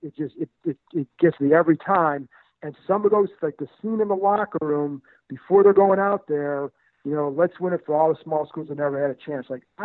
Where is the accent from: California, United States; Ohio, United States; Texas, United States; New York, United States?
Ohio, United States; Cleveland; Major League is a favorite of mine because I grew up in Cleveland.